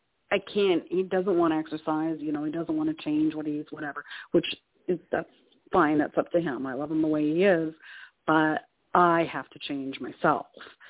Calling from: Canada; from Canada.

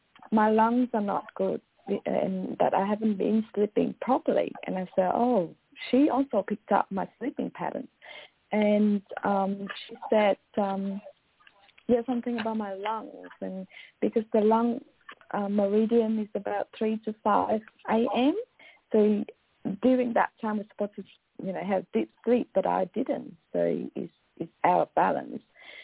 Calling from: Australia; I'm calling from Australia, and I love your show.

